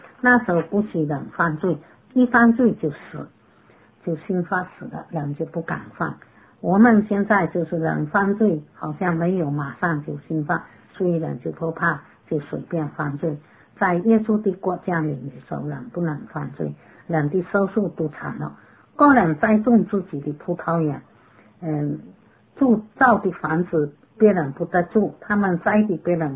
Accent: China; 不要亏欠我是中国人，中国的名誉，我是中国人，一定要为中国争光

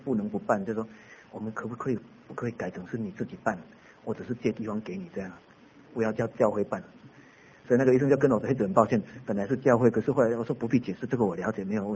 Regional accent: Changhua County, Taiwan; accent: Changhua; 所以我有一次被邀请回彰化，我是彰化人，所以有时候讲到人家听到我满口彰化是这样的原因啊。

